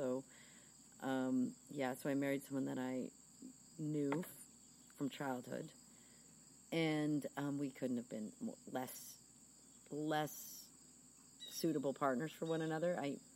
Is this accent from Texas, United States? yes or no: no; New York, United States; Like because I grew up in New York.